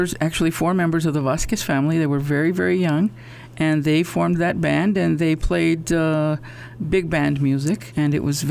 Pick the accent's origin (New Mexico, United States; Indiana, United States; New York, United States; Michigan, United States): New Mexico, United States; Silver City; born there; I was born in Silver City, and I have been a professor at Western for 23 years.